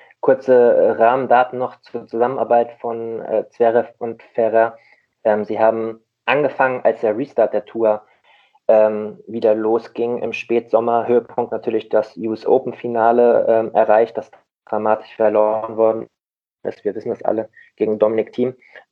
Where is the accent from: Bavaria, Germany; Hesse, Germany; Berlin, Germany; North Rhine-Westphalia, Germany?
Hesse, Germany; Und ich bin auch kein Hamburger. Ich habe es mir nur so angewöhnt. Ich komme ja auch aus dem schönen Rhein-Main-Gebiet, aus dem Rheingau. Eigentlich müsste ich Gude sagen